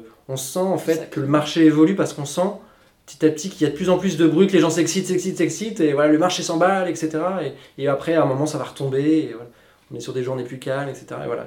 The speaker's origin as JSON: {"language": "French", "region": "Île-de-France", "country": "France", "said": "Je viens des Hauts-de-Seine, une famille bourgeoise, école d'ingénieur privé"}